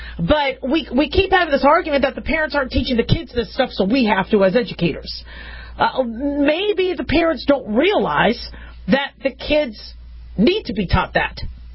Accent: Arizona, United States; also born or lived in California; I grew up in California for a little bit, and we had to do earthquake drills. That was nice. That was great. Growing up in Arizona, we had desert survival courses.

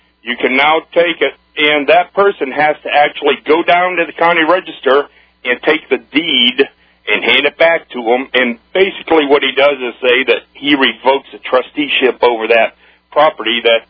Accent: Pennsylvania, United States; I got a thing here since I'm from Pennsylvania

